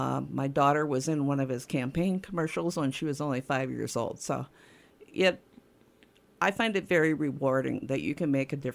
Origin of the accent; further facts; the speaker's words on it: Minnesota, United States; Well, I'm originally from the Twin Cities area. And for people who don't know what Twin Cities means, it's the Minneapolis and St. Paul area, Minnesota